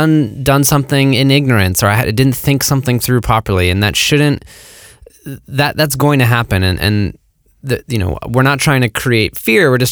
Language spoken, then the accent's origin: English; United States; And especially as an American, part of this country, with such an imperialistic history